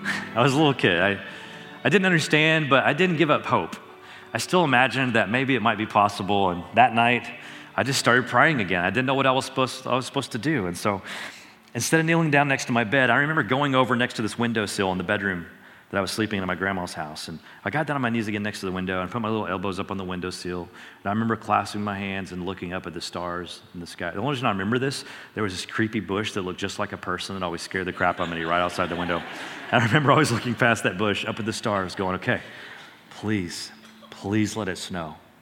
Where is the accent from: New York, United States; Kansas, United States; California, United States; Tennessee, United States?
Tennessee, United States; Growing up in Tennessee, those first 5 years, it snowed twice in Tennessee during the first 5 years